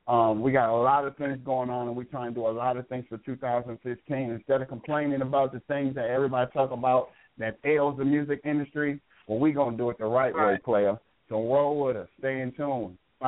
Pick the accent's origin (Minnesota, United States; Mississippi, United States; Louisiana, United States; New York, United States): Minnesota, United States; Minneapolis; We got to check in with this caller from my hometown, Minneapolis, St. Paul, even though that's two cities.